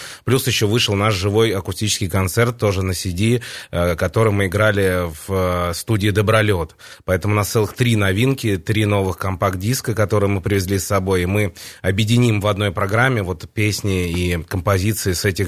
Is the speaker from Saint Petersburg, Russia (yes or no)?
yes; Saint Petersburg, Russia; born there; в результате я родился в Петербурге, но корни у меня как раз белорусские